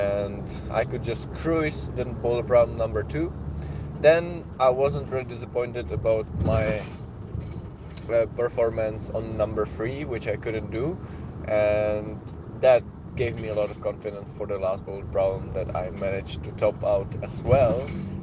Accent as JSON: {"language": "English", "town": "Brno", "region": "South Moravian Region", "country": "Czechia", "tie": "born or raised there", "said": "when there was a World Cup in Lied in Brno, in my hometown."}